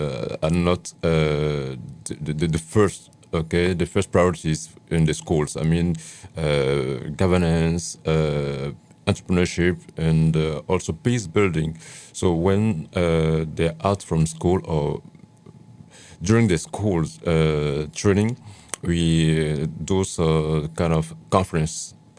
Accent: Côte d’Ivoire; English is a second language; I come from Ivory Coast in West Africa

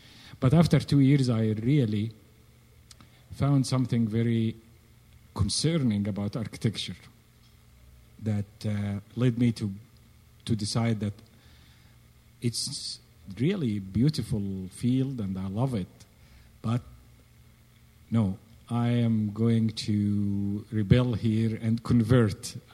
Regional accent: Egypt; moved away as an adult; now in United States; I was born and raised in Egypt and went to Cairo University.

